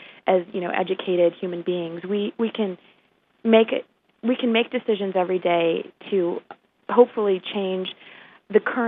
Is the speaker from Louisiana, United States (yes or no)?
no; Kansas, United States; Well, I think I'm your average American. I grew up in Kansas. I ate meat and went to the rodeo